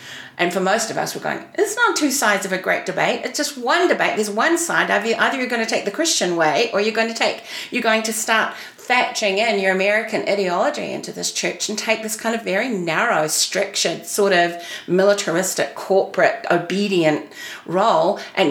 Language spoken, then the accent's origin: English; New Zealand; as a woman, as Māori, and as a New Zealander.